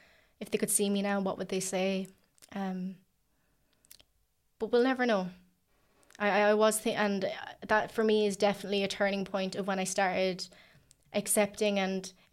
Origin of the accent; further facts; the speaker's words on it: Ireland; growing up in Ireland, there wasn't a whole lot of people that looked like me.